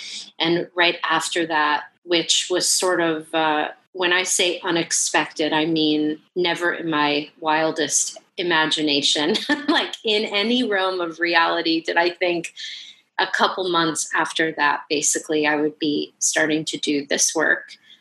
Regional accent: New Jersey, United States; born there; I was born in New Jersey and descend from folks who came from Scotland and Ireland and all over Italy, including Lake Garda and Sicily.

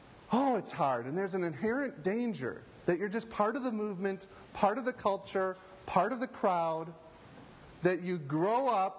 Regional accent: Wisconsin, United States; I grew up in Wisconsin as an Irish Catholic.

